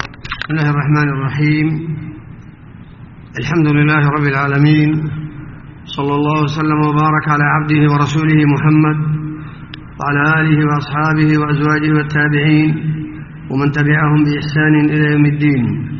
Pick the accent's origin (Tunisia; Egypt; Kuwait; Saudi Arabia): Saudi Arabia; نعيش في بلادنا المملكة العربية السعودية